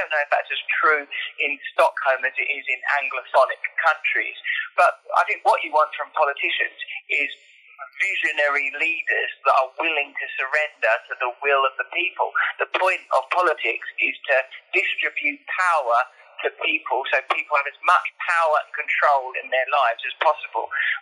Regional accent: East of England, United Kingdom; And I suppose I'm from Essex, so they probably speak better English than me as well.

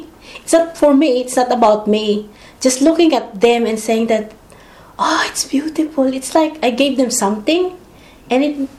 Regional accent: Casiguran, Central Luzon, Philippines; and when I was growing up, I was born in Kasiguran, the home of the Negritos, the Agta or the Dumagat. And when I was growing up, I remember I'm mixing with them all the time.

